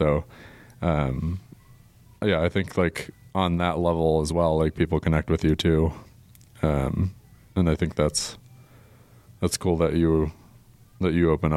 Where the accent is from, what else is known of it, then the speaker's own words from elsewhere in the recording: New York, United States; I had to take it again my sophomore year, and like, so I grew up in New York.